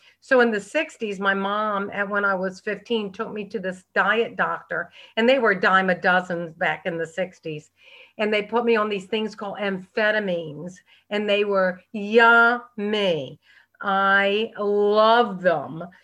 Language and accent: English; Norfolk, Virginia, United States; My girlfriend and I was brought up in Norfolk. We took a bus to Richmond, Virginia